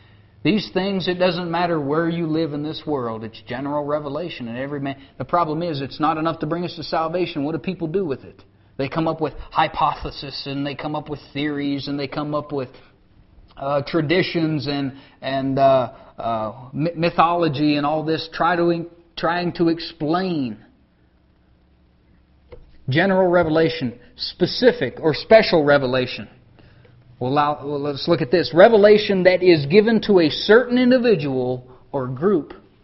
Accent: United States; born there; I'm so thankful that I'm an American. God allowed me the privilege to be born in this country and to freely receive the gospel

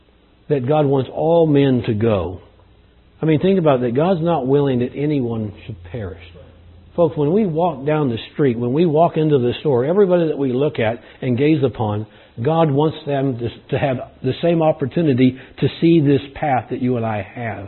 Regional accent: California, United States; I mean, I was born and raised in California, planned to stay in California all my life.

